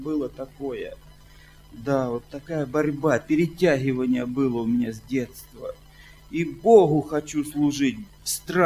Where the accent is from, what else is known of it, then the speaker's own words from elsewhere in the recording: Zheleznogorsk, Kursk Oblast, Russia; Я из Железногорска, из Курской области.